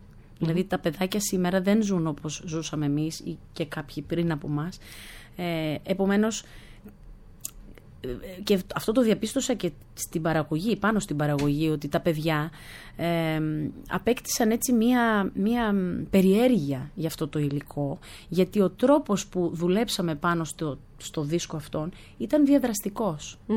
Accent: Germany; Greek is a second language; Εγώ γεννήθηκα στη Γερμανία και μεγάλωσα εκεί. Ξέρετε πολύ καλά ότι εμείς οι Έλληνες του εξωτερικού

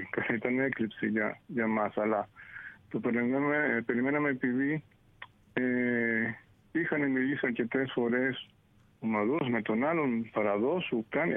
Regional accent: Greece; now in Venezuela; Ναι. Μεγάλωσα στην Ελλάδα. Πατέρας μου ήταν Έλληνας, πήρα την επικότητα.

